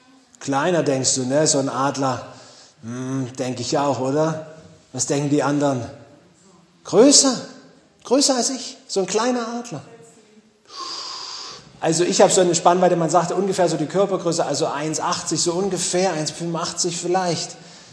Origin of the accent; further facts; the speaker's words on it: Großröhrsdorf, Saxony, Germany; dass in Großrohrsdorf, wo ich herkomme, gar nicht so viele Vögel gibt wie hier